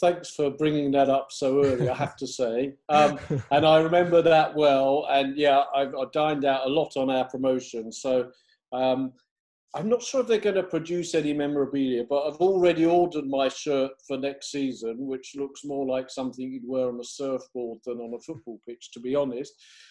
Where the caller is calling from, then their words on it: Provence-Alpes-Côte d'Azur, France; I'm joining you from the northern part of Provence in the south of France.